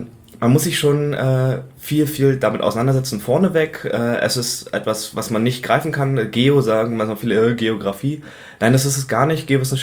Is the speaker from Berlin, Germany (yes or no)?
yes; Berlin, Germany; Ich komme ursprünglich eigentlich aus Berlin. Bin dort auch zur Schule gegangen